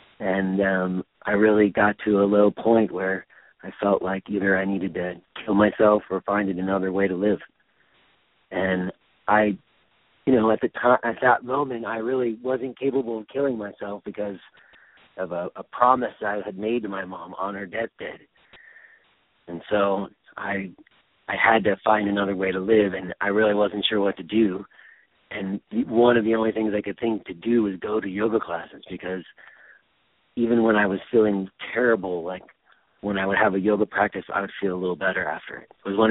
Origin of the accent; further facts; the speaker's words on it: Los Angeles, California, United States; I grew up in Los Angeles, and my mother